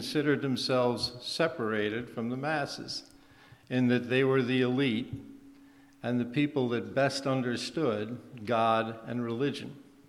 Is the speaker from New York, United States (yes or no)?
yes; New York City, New York, United States; I grew up in New York City, where we had a soapbox preacher on almost every street corner.